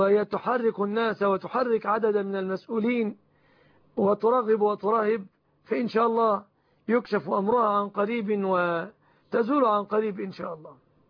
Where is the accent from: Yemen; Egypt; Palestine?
Egypt